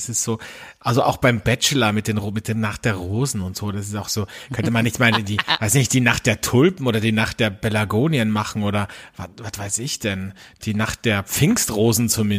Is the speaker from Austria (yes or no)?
yes; Austria; Gatsch, wie man bei uns in Österreich sagt